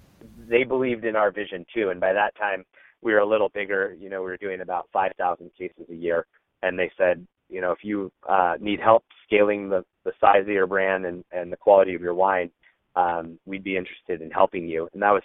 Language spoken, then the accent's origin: English; Fremont, California, United States; I grew up in the Bay Area in Fremont, California, and found myself at UC Berkeley